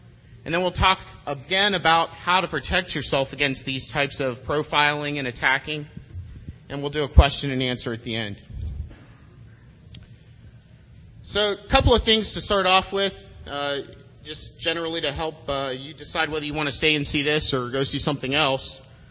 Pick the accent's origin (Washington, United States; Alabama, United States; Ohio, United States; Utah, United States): Ohio, United States; Columbus; I'm from Columbus, Ohio